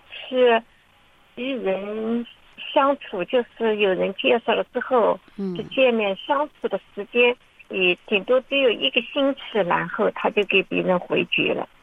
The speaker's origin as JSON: {"language": "Chinese", "town": "Changzhou", "region": "Jiangsu", "country": "China", "said": "在我们我是常州的这一块"}